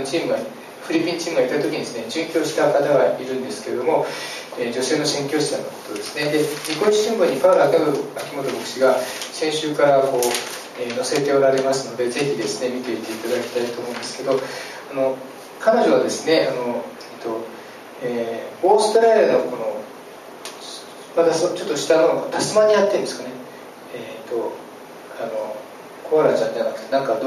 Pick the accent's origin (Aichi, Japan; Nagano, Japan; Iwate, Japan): Nagano, Japan; 私は長野に育ってこう、まあ、周りにこう山でですね、高原 で隣の家も50メートルぐらい行かないといけないんですね。